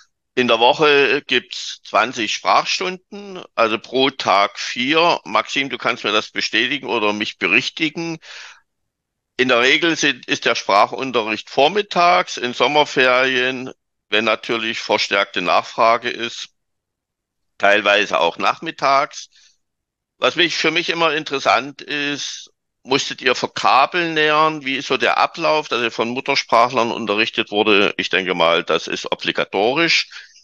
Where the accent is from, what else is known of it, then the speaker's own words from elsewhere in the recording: Germany; da können wir als Deutsche noch einiges vom Ausland lernen